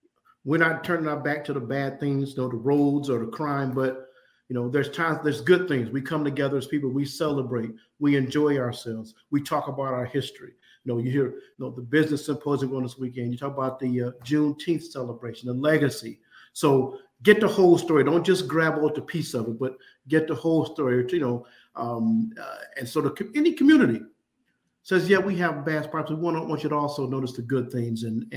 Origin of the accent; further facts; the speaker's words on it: Muskegon Heights, Michigan, United States; Well, again, you know my history, born and raised in Muskegon Heights, came back here and worked, still living in Muskegon Heights.